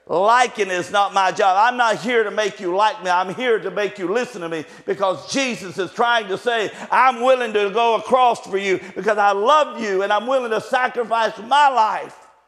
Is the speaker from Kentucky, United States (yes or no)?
yes; Kentucky, United States; now in Xenia, United States; I'm a Kentuckian. I live in Dayton. Well, I live in Xenia, pastor in Dayton, but I'm from Kentucky. Get the from Kentucky part, okay?